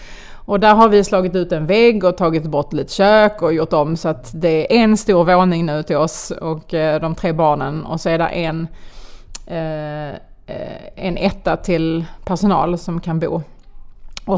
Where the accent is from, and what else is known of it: Skanör med Falsterbo, Skåne, Sweden; born or raised there